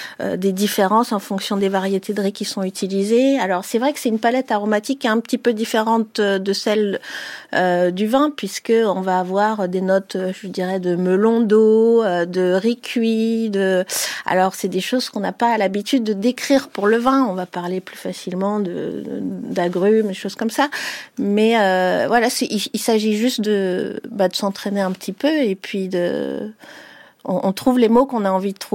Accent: France

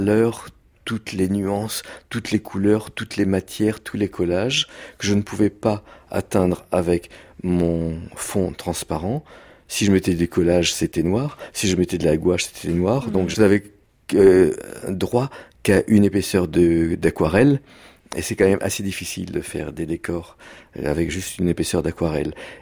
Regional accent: France

